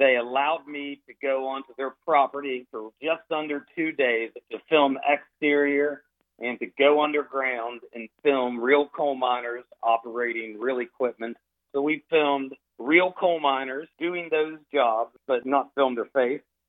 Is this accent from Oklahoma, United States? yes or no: no; West Virginia, United States; I grew up in West Virginia, so we obviously have known of various coal mine accidents that have happened.